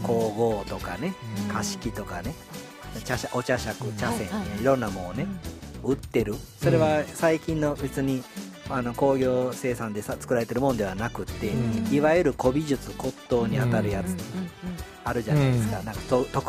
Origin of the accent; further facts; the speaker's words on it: Osaka, Japan; そうなん多分俺大阪出身やけどそうざます